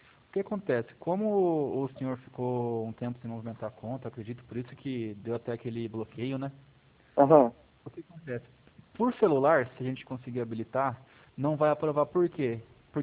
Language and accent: Portuguese; São Paulo, Brazil; Eu sou de São Paulo.